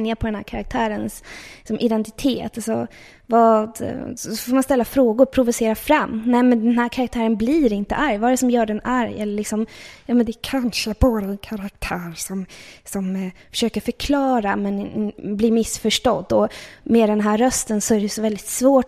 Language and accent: Swedish; Upplands Väsby, Stockholm County, Sweden; när jag växte upp i Upplands Väsby.